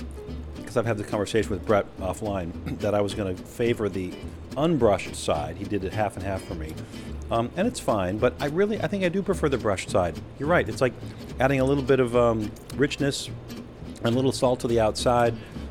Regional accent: Chicago, Illinois, United States; Nice to have another style of pizza, a really good style of pizza here in my hometown.

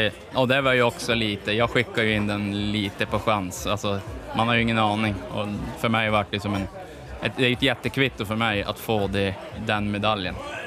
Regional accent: Piteå, Norrbotten County, Sweden; bara nu för att vi är från Piteå kanske många tänker att det ska ha med Norrbotten att göra.

